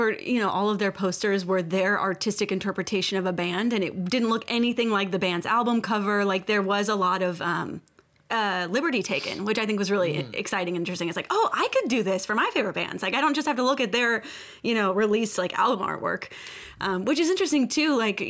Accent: Kentucky, United States; And especially like growing up in Kentucky

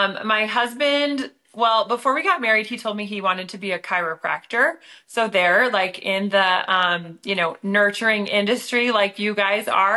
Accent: Canada; born there; also born or lived in Switzerland; I grew up, I was born in Canada. I went to an international school in Switzerland.

